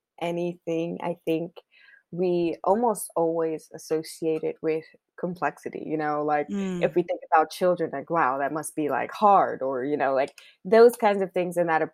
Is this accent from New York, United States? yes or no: yes; New York City, New York, United States; So I'm from New York City.